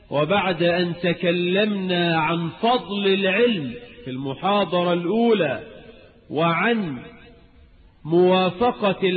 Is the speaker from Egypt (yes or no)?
yes; Egypt; بلدنا مصر